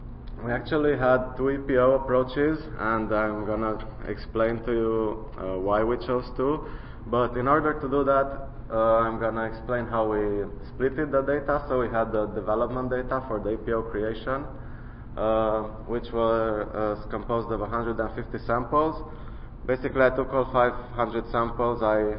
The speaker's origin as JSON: {"language": "English", "country": "Romania", "said": "So, Eastern Europe, I'm from Romania."}